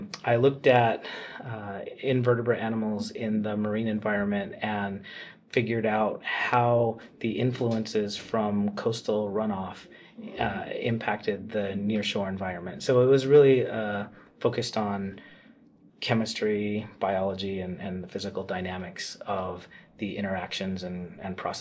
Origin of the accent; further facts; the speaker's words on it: Arizona, United States; So I grew up in Arizona in the middle of the desert